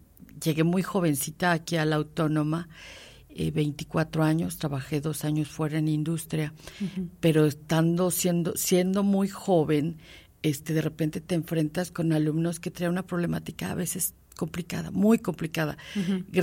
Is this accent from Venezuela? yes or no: no; Aguascalientes, Mexico; born there; Sí, yo nací en Aguascalientes en el 66 y ahorita tengo nada más a mis dos hijos y pues son con los que vivo y tengo siete hermanos más.